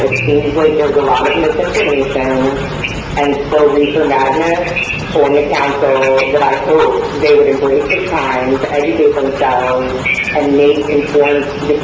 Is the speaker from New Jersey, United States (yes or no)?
yes; Palmetto, New Jersey, United States; I'm from Palmetto, New Jersey.